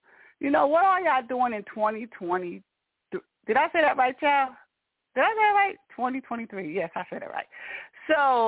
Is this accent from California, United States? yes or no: no; Newark, New Jersey, United States; born and raised in Newark, New Jersey.